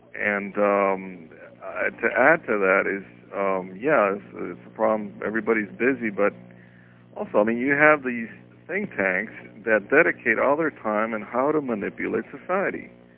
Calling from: Miami, Florida, United States

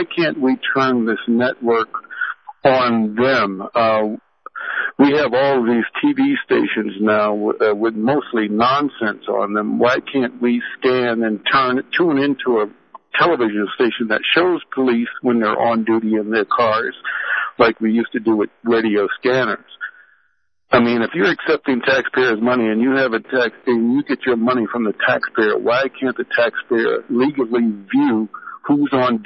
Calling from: Denver, Colorado, United States; I'm calling from Denver

